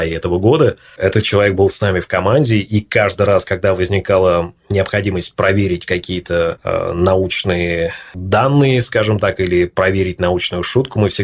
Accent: Tolyatti, Samara Oblast, Russia; Здесь просто, ну, да, я вырос в Тольятти. Здесь мои друзья, близкие, родные.

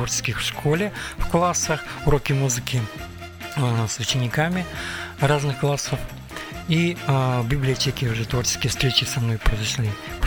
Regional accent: Mutninsk, Kirov Oblast, Russia; Я из города Мутнинск, Кировской области.

